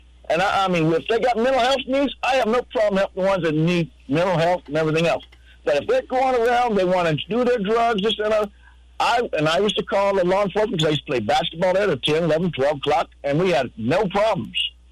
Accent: Los Angeles, California, United States; I grew up in Los Angeles. I watched the Great Society destroy South Central Los Angeles, where I was middle class when I was a kid, 1972-77.

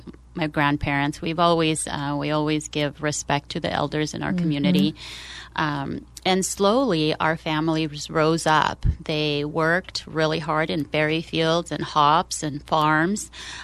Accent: Oregon, United States; Hi. So, yes, I was born and raised here in Oregon. My parents immigrated here to the United States as refugees.

